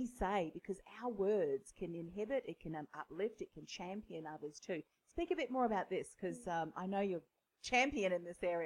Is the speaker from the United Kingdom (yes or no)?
no; Australia; But here, you know, being Australian, well, you know, come on, mate, pick yourself up.